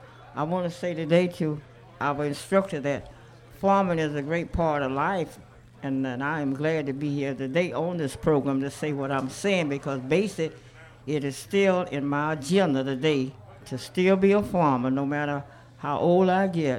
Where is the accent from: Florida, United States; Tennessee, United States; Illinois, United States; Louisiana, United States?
Florida, United States; Plant City; born there; I'm a Baptist. I was born in Beesville, Florida. They call it Plant City, some years ago.